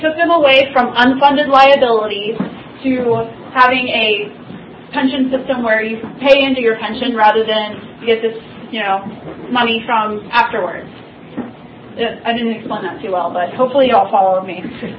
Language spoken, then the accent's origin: English; Lima, Ohio, United States; Donald Trump is campaigning in places like my hometown of Lima, Ohio.